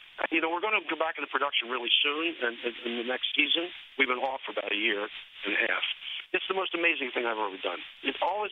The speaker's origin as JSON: {"language": "English", "town": "Philadelphia", "region": "Pennsylvania", "country": "United States", "tie": "born or raised there", "said": "I grew up in Philadelphia. Do I need to say more than that?"}